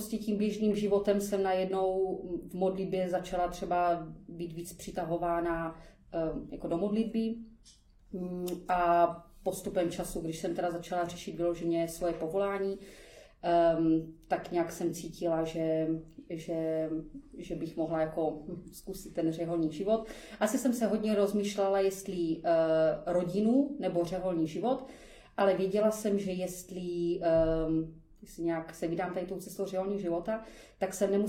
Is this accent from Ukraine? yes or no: no; Prostějov, Olomouc Region, Czechia; Vyrůstala jsem ve věřícím prostředí a i v salesiánském prostředí jsem vyrůstala, protože pocházím od Prostějova a v Prostějově byli saleziáni.